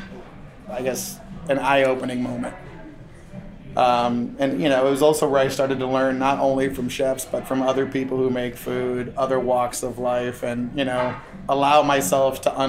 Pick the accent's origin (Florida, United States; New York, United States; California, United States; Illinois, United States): California, United States; now in New Jersey, United States; So, I mean, I relocated from California. My dad got a job transfer back east. We moved here like end of 93.